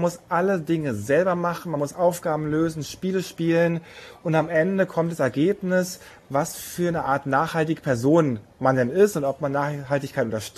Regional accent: Germany; Also da für uns als Deutsche mal wirklich Chapeau

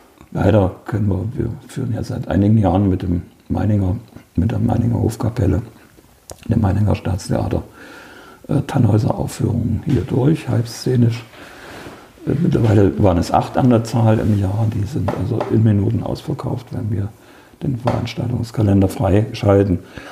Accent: Eisenach, Thuringia, Germany; Ich bin ja in Eisenach geboren.

